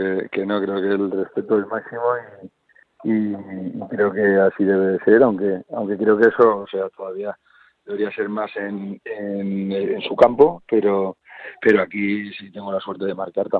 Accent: Madrid, Community of Madrid, Spain; Mi niño nació allí en Valladolid, ya no tengo problema en que fuese así, aunque nosotros somos de Madrid.

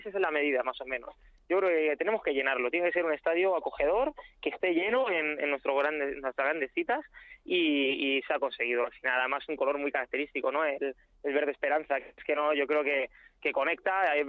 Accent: Madrid, Community of Madrid, Spain; siendo yo madrileño

